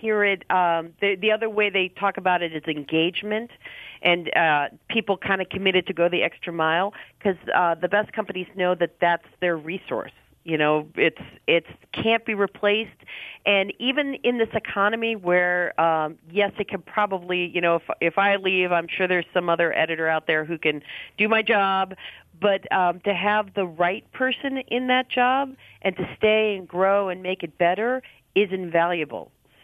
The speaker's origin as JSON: {"language": "English", "town": "Cleveland", "region": "Ohio", "country": "United States", "tie": "born or raised there", "said": "I grew up in Cleveland."}